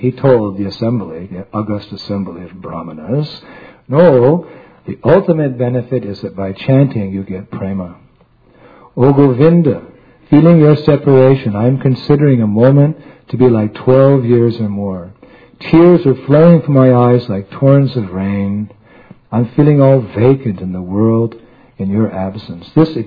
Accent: United States; I'm never really satisfied because I grew up in America and we have apple pie and ice cream and cake.

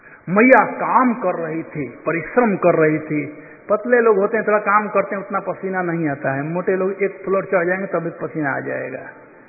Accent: Bihar, India; हमारे यहां बिहार में कहते हैं

